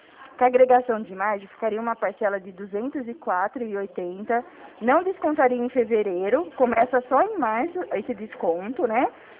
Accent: Araras, São Paulo, Brazil; eu sou de Araras

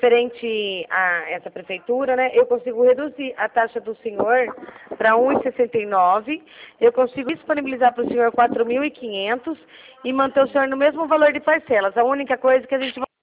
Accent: Rio Claro, São Paulo, Brazil; Eu sou aqui de Rio Claro, São Paulo.

